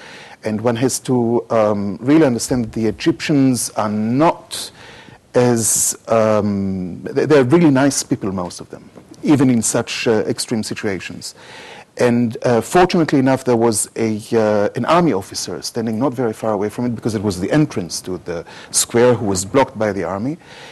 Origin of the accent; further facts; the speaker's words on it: Austria; So the pro-Mubarak people, the moment they heard that I was from Austria, said, "But you brought this Al-Bardai upon us.